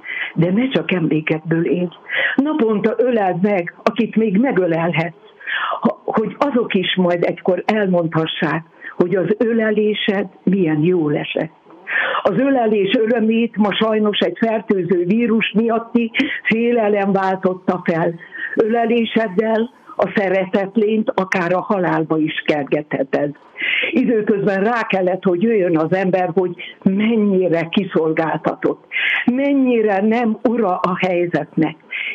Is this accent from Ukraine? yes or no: yes; Zakarpattia Oblast, Ukraine; now in Hungary; hogy valljam, kárpátaljai vagyok.